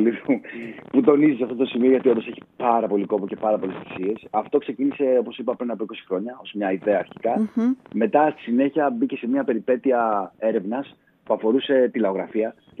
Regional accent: Drama, Eastern Macedonia and Thrace, Greece; παρόλο που η καταγωγή μου έχει να κάνει με την Ήπειρο, τον Πόντο και τη Θράκη, μεγάλωσα στη Δράμα

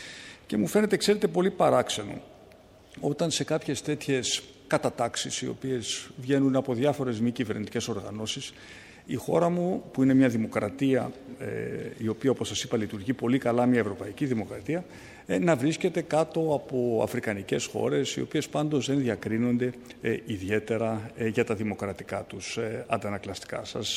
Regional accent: Greece; βρήκα ενδιαφέρουσα την ερώτησή σας για την ελευθερία του τύπου στην πατρίδα μου. Ξέρετε, η Ελλάδα είναι μια δημοκρατία

